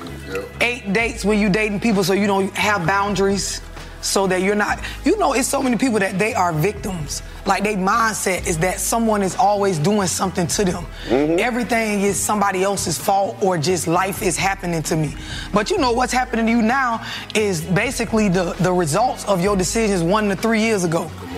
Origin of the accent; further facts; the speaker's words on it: St. Petersburg, Florida, United States; I'm from St. Petersburg, Florida.